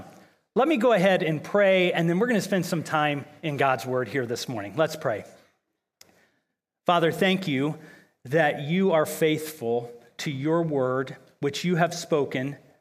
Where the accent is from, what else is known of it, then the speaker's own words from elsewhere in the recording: Columbus, Ohio, United States; now in Cincinnati, United States; And so I will say I grew up in Columbus